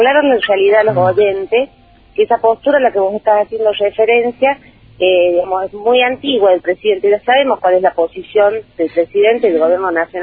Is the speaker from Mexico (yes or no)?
no; Argentina; como argentina, como ciudadana, es un sentimiento